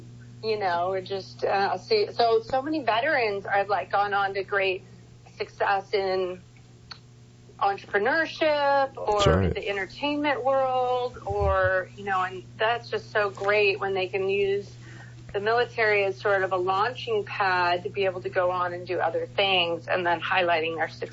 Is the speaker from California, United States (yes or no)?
yes; California, United States; So being born and raised in California, I feel like I really haven't explored any places